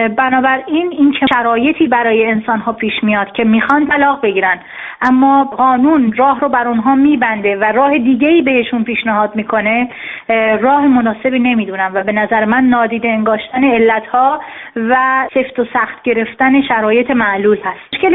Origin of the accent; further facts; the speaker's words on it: Iran; به عنوان زنی که در اون جامعه بزرگ شدم